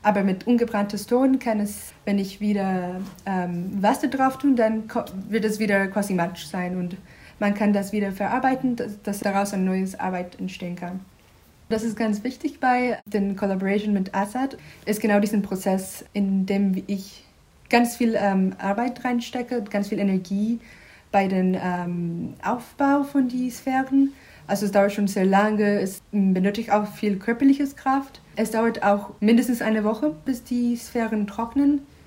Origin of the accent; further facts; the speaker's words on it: Guatemala; now in Germany; Ich komme aus Guatemala und wohne seit 5 Jahren in Deutschland.